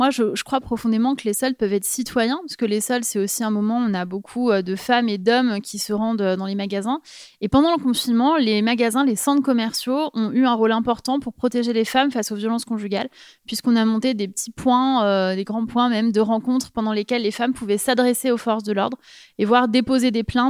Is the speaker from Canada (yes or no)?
no; Paris, Île-de-France, France; parce que je suis parisienne